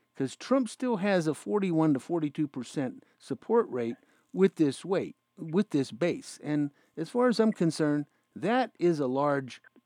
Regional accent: Pennsylvania, United States; from states like Wisconsin, Michigan, and Pennsylvania, my home state

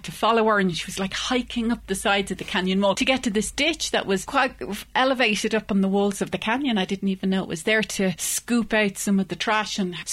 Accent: Ireland; now in Boulder, United States; I'm from Ireland originally

